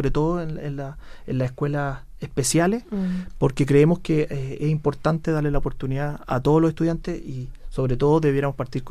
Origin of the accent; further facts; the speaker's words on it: Chile; nosotros como chilenos debemos buscar